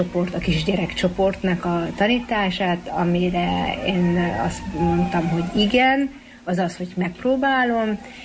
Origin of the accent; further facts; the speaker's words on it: Transylvania, Romania; now in Canada; Nekem a magyar nyelv az, annak ellenére, hogy én erdélyi vagyok, nagyon fontos